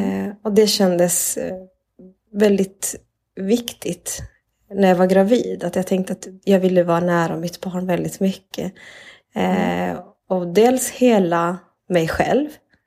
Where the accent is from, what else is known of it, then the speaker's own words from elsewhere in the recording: Malmö, Skåne, Sweden; also born or lived in Argentina; jag är född i Argentina. Mina föräldrar är från Bolivia. Men jag föddes i Argentina och jag var 25 dagar när jag kom till Sverige. Vi kom hit allihopa, alltså, hela familjen. Växte upp här i Malmö, gick i förskola och hade väl en ganska vanlig uppväxt på 70-talet, 70-80-talet.